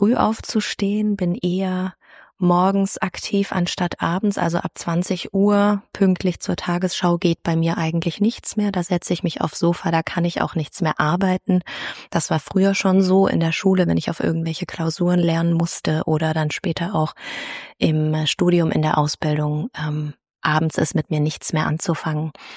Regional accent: Southern Germany, Germany; Ich habe 3 Geschwister und meine Heimat liegt in Süddeutschland. Ich liebe die Berge.

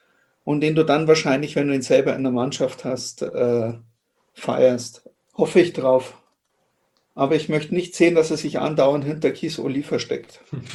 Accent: Munich, Bavaria, Germany; born there; als gebürtiger Münchner kann man mal in München spielen.

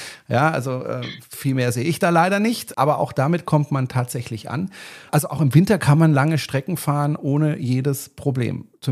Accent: Baden-Württemberg, Germany; Ja, ich bin Badener. Badenser.

